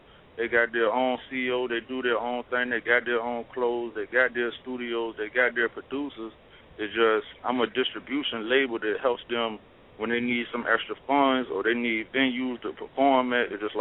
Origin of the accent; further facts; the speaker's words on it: Richmond, United States; So it's just like my family, my niggas that I grew up with in Richmond that knew me before I went to Memphis and came back